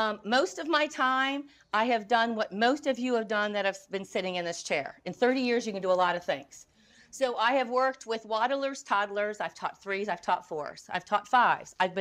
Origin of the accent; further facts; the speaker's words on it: North Carolina, United States; But I'm from North Carolina.